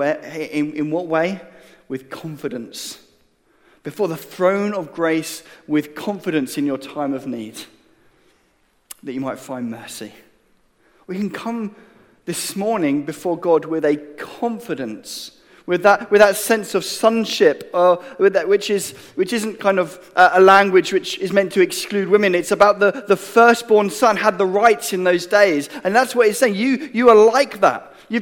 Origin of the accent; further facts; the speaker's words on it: England, United Kingdom; but I'm English, so I'll give you the example